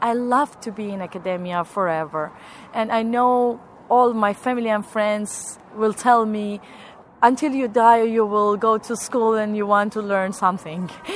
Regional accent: Iran; English is a second language; now in Guelph, Canada; I'm from Iran.

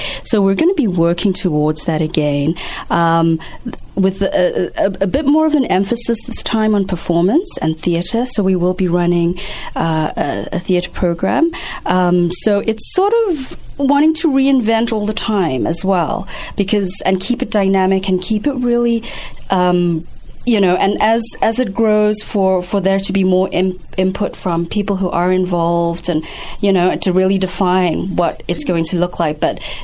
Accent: Guelph, Ontario, Canada; I was like, well, yeah, we're from Guelph. I mean, we didn't get on a bus from somewhere and come, you know.

